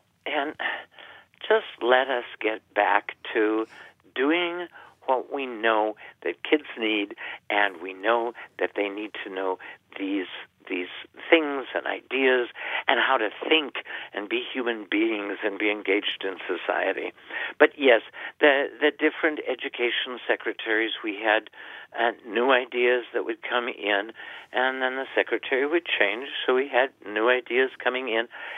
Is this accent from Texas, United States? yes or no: no; Mobridge, South Dakota, United States; Bev was from Winter, I was from Mobridge, McLaughlin, and so it was a central place so we could visit grandparents